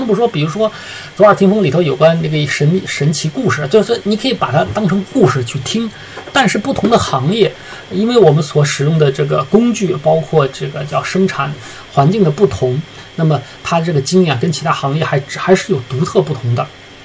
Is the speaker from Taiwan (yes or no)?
no; China; 在整个地球人种当中我们中国人的自学能力也绝对是顶尖的啊